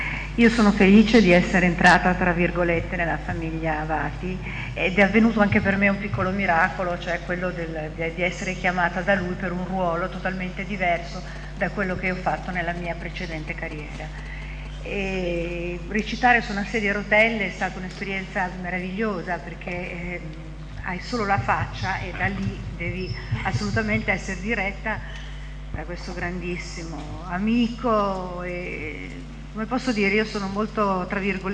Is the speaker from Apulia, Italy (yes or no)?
no; Bologna, Emilia-Romagna, Italy; mi sembra di essere stata in famiglia a Bologna, perché anch'io sono di Bologna